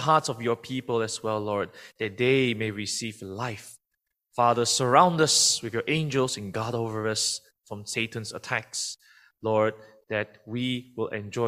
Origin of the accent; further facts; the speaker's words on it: Malaysia; English is a second language; Fourth year theology student at TAC, and so this is my final year, and I'm Malaysian Chinese. I haven't been back home for 3.5 years ever since COVID started.